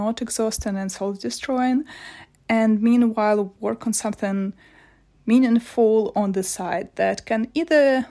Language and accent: English; Moscow, Russia; now in London, United Kingdom; Originally, I'm from Moscow, and currently I live in London.